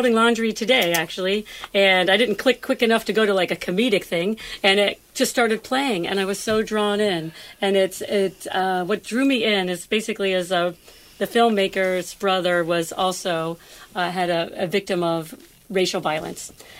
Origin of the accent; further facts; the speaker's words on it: Ohio, United States; they buy a house that looks like the house I grew up in the Midwest in Ohio.